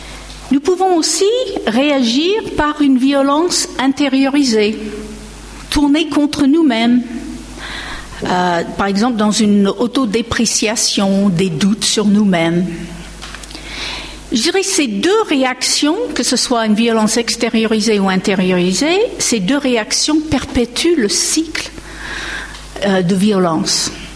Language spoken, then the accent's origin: French; United States; accent: American; French is a second language; mon accent américain ne vous bercera pas trop pendant cet exposé